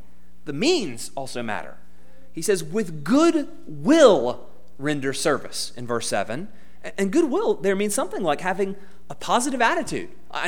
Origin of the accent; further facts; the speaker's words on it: Georgia, United States; It was in my hometown in South Georgia, where it's just so hot.